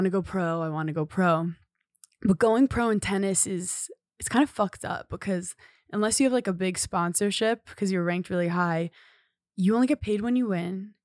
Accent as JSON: {"language": "English", "region": "New York", "country": "United States", "said": "not to get all woo-woo LA because I'm a New Yorker"}